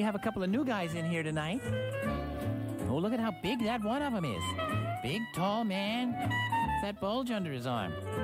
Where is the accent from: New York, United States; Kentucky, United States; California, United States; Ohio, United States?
New York, United States; Bronx; Growing up in the Bronx, we had no Dutch doors.